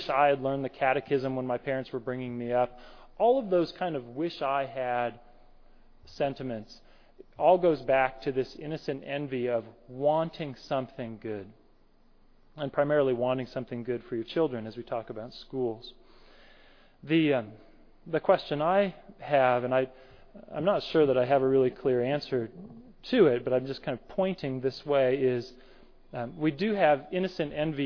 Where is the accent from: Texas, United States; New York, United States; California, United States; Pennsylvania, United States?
California, United States; And I grew up in Central California, so moving to the north was just a whole new experience for me.